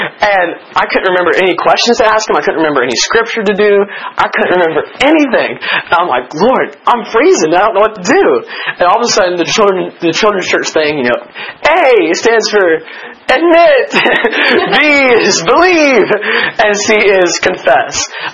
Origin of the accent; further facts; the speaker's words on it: Nashville, Tennessee, United States; And I said, I'm from Nashville.